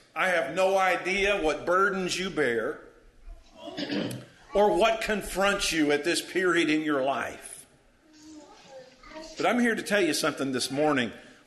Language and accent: English; Louisville, Kentucky, United States; moved away; in Louisville, which I still claim is my hometown, even though I left in 1975 and have lived elsewhere since.